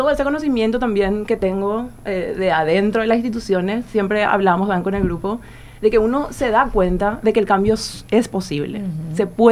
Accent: interior, Paraguay; also born or lived in Asunción; yo vengo, o sea, nací en Asunción. Estuve hasta el 89 viviendo en el interior en diferentes ciudades.

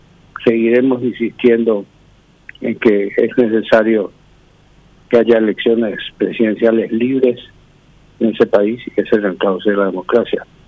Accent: Paraguay; somos nosotros los paraguayos

